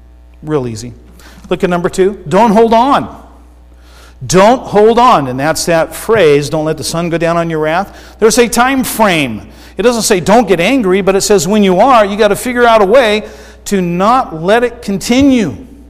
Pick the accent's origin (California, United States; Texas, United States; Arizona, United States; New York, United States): Arizona, United States; I'm from Arizona.